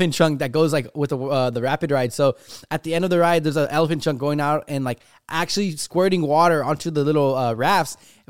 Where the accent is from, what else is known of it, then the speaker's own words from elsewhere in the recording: California, United States; The one we're from California.